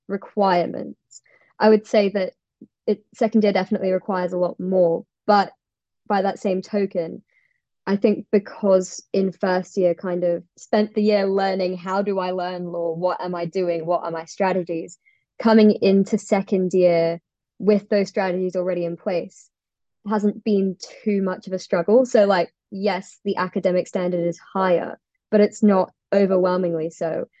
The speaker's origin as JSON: {"language": "English", "country": "Australia", "also_born_or_lived": "Singapore", "said": "I'm from Australia and Singapore."}